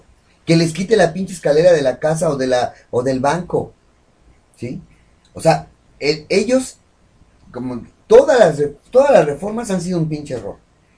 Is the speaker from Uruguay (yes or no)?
no; Mexico; soy mexicano, vivo en México